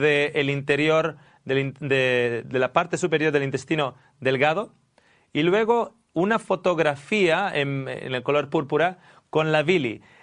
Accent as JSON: {"language": "Spanish", "country": "Australia", "moved": "yes", "lives_now": "Spain", "said": "En Australia, de donde yo vengo, 1 de cada 100."}